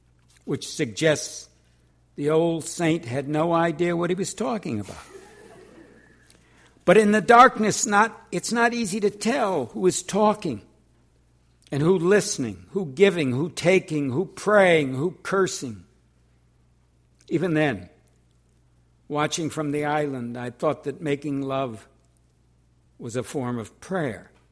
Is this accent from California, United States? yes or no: no; Detroit, Michigan, United States; I come from Detroit, which means, you know, you can't screw it up no matter where you go.